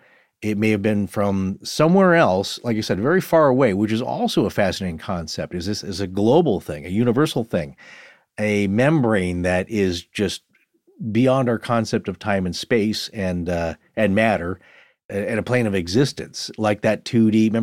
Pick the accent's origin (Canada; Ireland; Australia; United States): Australia; That's what you learn growing up in Australia, because next thing you know, you're goofing around and it could be deadly.